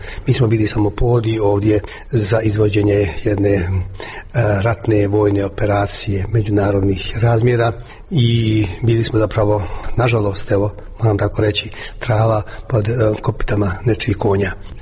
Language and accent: Croatian; Banja Luka, Republika Srpska, Bosnia & Herzegovina